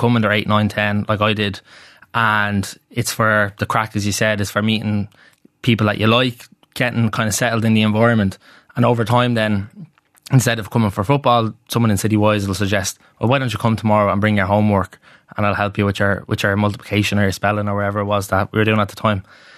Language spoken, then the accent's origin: English; Tallaght, County Dublin, Ireland; Yeah, so I grew up in Talla. My man and I are both Talla heads, and we grew up kind of in an area just kind of West Talla, just on the periphery of Jobstown.